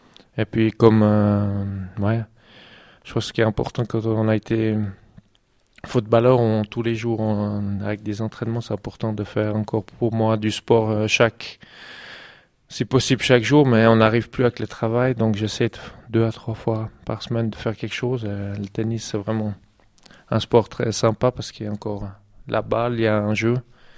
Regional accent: Lausanne, Vaud, Switzerland; now in Morat, Switzerland; Moi, je viens de Lausanne

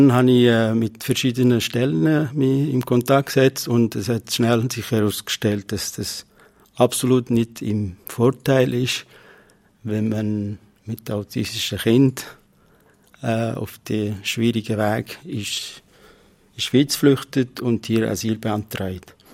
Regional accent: Iraq; now in Switzerland; Ich komme ursprünglich aus Nordirak

